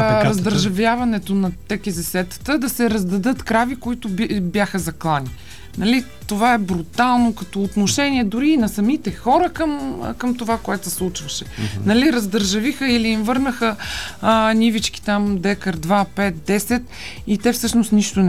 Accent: Plovdiv, Plovdiv Province, Bulgaria; Аз съм от Пловдив и така са ме научили в околните села

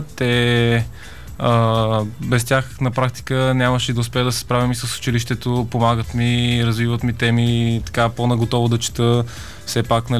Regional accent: Varna, Varna Province, Bulgaria; Ние сме от Варна, както се забелязва и по акцента.

